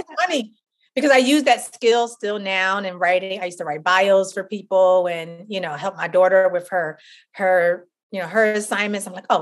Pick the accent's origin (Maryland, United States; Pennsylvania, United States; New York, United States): Pennsylvania, United States; Philadelphia; I'm born and raised in Philadelphia. So Freedom Theater, it's a huge historically Black known theater in Philadelphia